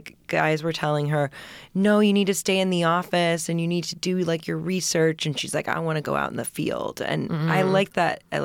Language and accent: English; Port Townsend, Washington, United States; which was shot in my hometown, Port Townsend, Washington.